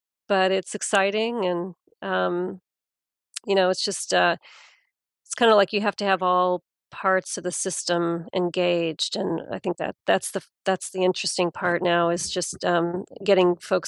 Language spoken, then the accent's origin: English; United States; being an American, I'm often obviously dismayed at how backward our federal government has been.